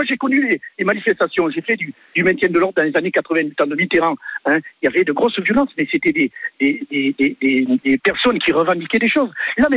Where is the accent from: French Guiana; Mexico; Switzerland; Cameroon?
French Guiana; Moi, je viens de Guyane, vous voyez.